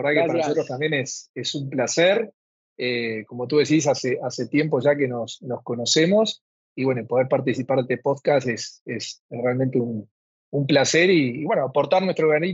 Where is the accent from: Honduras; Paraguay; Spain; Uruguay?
Uruguay; now in Guayaquil, Ecuador; Yo soy uruguayo, pero como te decía, ya hace casi 10 años que estoy viviendo aquí en Guayaquil, en Ecuador